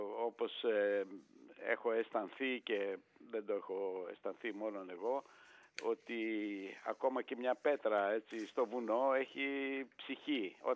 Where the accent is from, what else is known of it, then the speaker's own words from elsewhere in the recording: Falatados, South Aegean, Greece; Εγώ είμαι και ορεινός, είμαι από το Φαλατάδο, που έχουμε αυτούς τους σπουδαίους γρανιτικούς σχηματισμούς